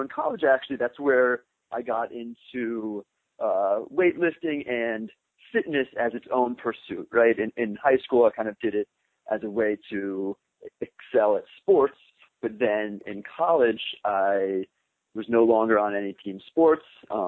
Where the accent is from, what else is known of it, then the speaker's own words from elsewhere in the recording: Maryland, United States; now in Brooklyn, United States; I grew up just outside Washington, D.C. in Maryland.